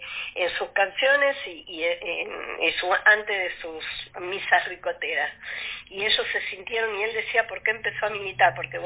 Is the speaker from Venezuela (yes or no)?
no; Quilmes, Buenos Aires Province, Argentina; Quilmes, mi ciudad natal y mi ciudad de origen y de pertenencia en su momento